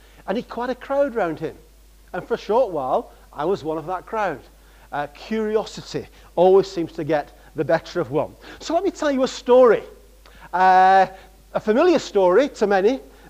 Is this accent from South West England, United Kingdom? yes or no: no; North West England, United Kingdom; now in Scotland, United Kingdom; But originally I'm from Lancashire and always prided myself in being from the north.